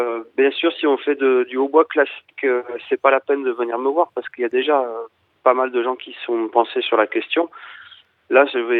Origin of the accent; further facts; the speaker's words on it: Nouvelle-Aquitaine, France; Je suis du Poitou.